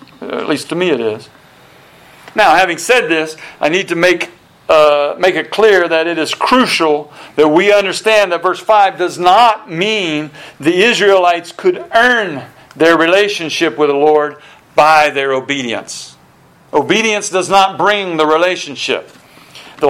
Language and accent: English; United States; Well, I'm American. American, we enjoy freedom of speech, freedom of religion, all the...